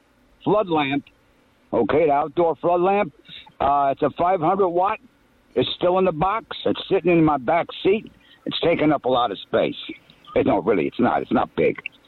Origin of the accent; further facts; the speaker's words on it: United States; I'm an American, born and bred.